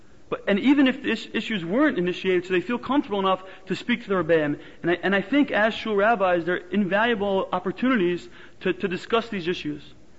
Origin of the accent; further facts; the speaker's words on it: Queens, New York, United States; also born or lived in Teaneck; I grew up in Queens and then in Teaneck as a congregant at Przanski Shuls.